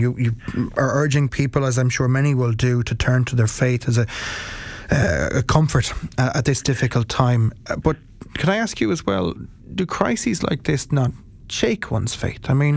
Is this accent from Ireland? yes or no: yes; Ireland; It's the antithesis of being Irish